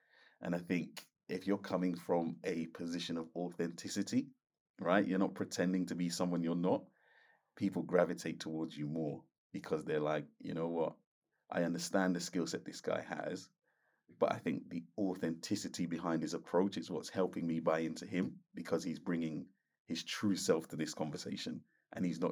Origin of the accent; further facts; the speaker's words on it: Kingston, Jamaica; accent: Jamaican; No, let me reiterate. Everybody where I listen to that program, you're watching them. I'm from Kingston